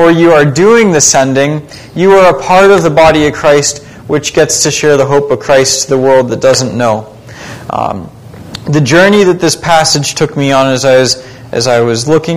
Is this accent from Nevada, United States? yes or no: no; Ohio, United States; It has been a long road, a bumpy road at times to get from where I grew up in Ohio